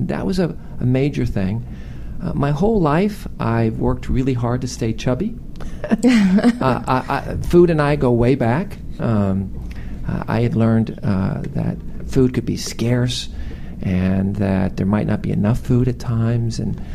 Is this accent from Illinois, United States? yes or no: no; Houston, Texas, United States